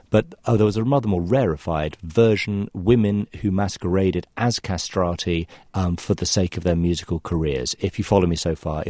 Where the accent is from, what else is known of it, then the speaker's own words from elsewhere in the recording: United Kingdom; We Brits, I speak also as an Irishman, made the finest condoms in Europe in the 18th century.